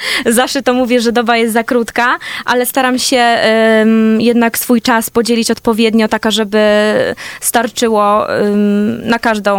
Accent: Władysławowo, Pomeranian Voivodeship, Poland; No jestem z Władysławowa

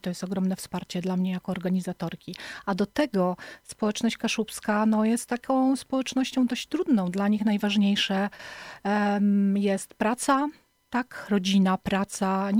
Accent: Puck, Pomeranian Voivodeship, Poland; born there; Dlatego, że ja jestem Kaszubką, gmina Puck to moje miejsce. Urodziłam się w Pucku i tam też jest moja rodzina i tam to środowisko jest mi bardzo, bardzo, bardzo bliskie.

